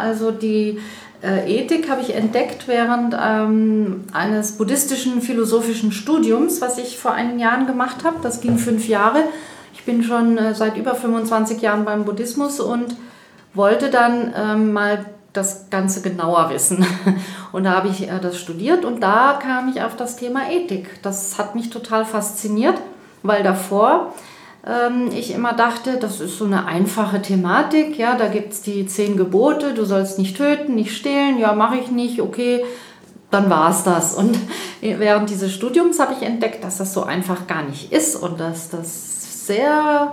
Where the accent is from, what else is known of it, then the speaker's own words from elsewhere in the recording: Freiburg, Baden-Württemberg, Germany; Ich bin eben aus Freiburg, deshalb die räumliche Trennung.